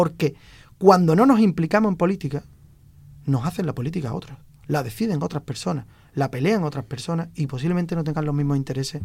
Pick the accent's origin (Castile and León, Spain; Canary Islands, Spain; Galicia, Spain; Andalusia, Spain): Andalusia, Spain; Jerez de la Frontera; porque yo amo mi ciudad y soy el pesado de Jerez por todos lados donde voy y quiero a Jerez